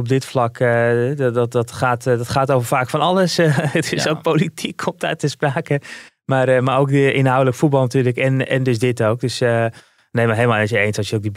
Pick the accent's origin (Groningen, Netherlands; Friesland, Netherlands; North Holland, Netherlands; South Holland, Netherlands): North Holland, Netherlands; Amsterdam; Ik ben opgegroeid in Amsterdam de Baasjes.